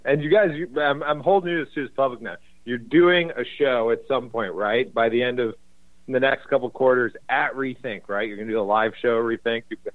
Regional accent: Milwaukee, Wisconsin, United States; also born or lived in Chicago; I'm a Midwesterner. So I lived in, you know, I grew up in Milwaukee and I lived in Chicago for a long time.

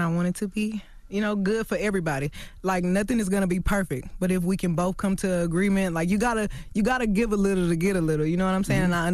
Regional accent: Houston, Texas, United States; I mean, you know, I'm from Houston. You know, you hear things.

